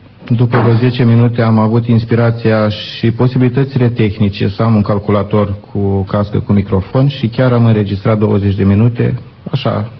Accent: Iași, Iași County, Romania; eu sunt din Iași

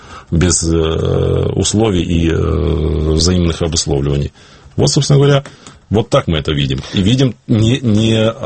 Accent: Ukraine; Ни я, как украинец

